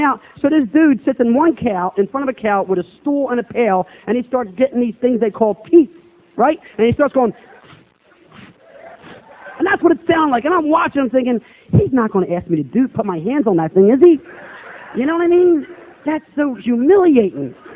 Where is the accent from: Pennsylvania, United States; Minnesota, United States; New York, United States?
Pennsylvania, United States; Philadelphia; And here I am from South Philly wearing … cut-off T-shirts, you know, smoke hanging out my mouth, you know.